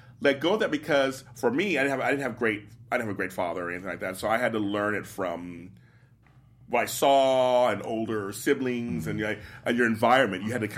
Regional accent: Los Angeles, California, United States; moved away; I grew up in South Central Los Angeles, so there was certain things I couldn't be.

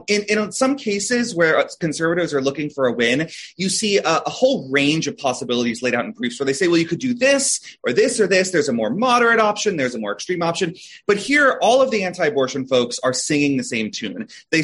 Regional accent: Florida, United States; the billboards I always saw growing up in Florida

